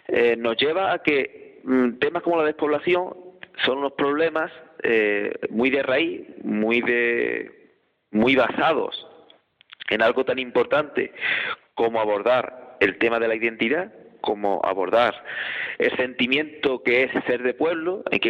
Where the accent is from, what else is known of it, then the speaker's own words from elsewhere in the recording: Cuevas del Becerro, Andalusia, Spain; Mi pueblo en concreto, Cuevas del Becerro, se encuentra entre los 10 pueblos que más despoblación han sufrido en los últimos años de la provincia de Málaga.